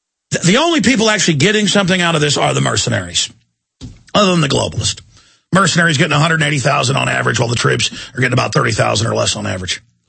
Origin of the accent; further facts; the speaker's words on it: England, United Kingdom; this is a corrupt empire like the British Empire 200 years ago, but I as an Englishman get something from it.